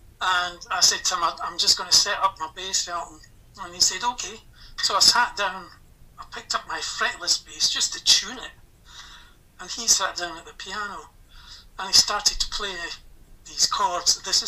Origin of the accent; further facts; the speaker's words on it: Scotland, United Kingdom; You know, I'm a Scotsman. And she was just a typical English rose to me.